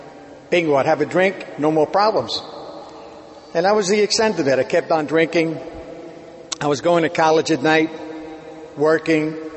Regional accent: Puerto Rico; born there; I was born in Puerto Rico, and my father died when I was 3 years old.

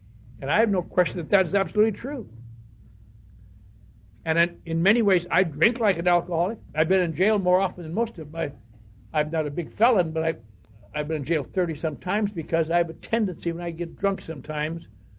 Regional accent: Wisconsin, United States; I was raised in the Norwegian Lutheran Church in northern Wisconsin.

